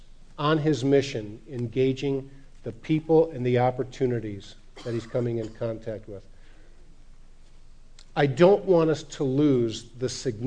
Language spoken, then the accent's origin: English; Iowa, United States; Hey, I'm from Iowa. Where? Ask people in Iowa. I live in North Liberty.